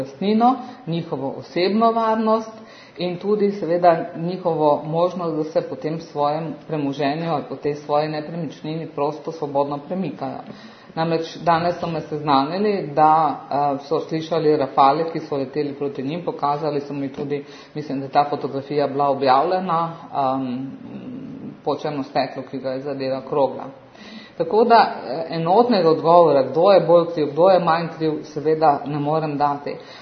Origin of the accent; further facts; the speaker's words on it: Mura, Slovenia; Jaz sama prihajam iz Prekmurja